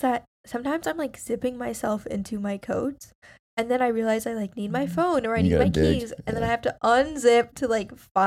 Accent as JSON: {"language": "English", "region": "California", "country": "United States", "said": "And everyone who knows I'm from California has been asking me how the cold has been."}